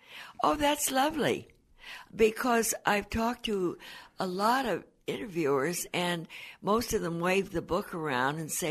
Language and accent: English; Santa Monica, California, United States; born there; Well, I was born in Santa Monica in 1910. My mother was born in Selma, California, which is in the great San Joaquin Valley.